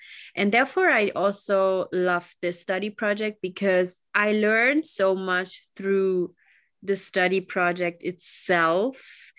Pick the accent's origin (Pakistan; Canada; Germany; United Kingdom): Germany; English is a second language; because I'm from Germany, and I think for everyone that is coming to Germany, it makes sense to stay in Germany. But as a German, I only have the German perspective